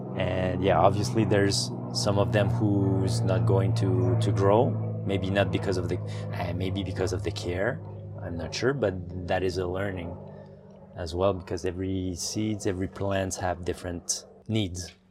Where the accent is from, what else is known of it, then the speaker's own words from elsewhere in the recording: Montreal, Quebec, Canada; I am from Montreal, Canada. I am 39 years old